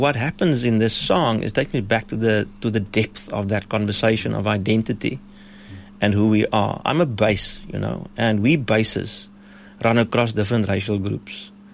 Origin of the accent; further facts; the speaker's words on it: South Africa; Well, the point is, we're South African, we're African, and hope is our thing.